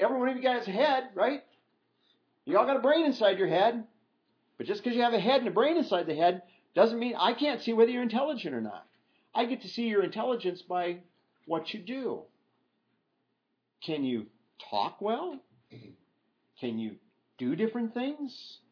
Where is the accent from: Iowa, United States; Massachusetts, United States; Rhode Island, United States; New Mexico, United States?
Iowa, United States; and I come from Iowa, where you don't have to add as much to the soil as they do out here.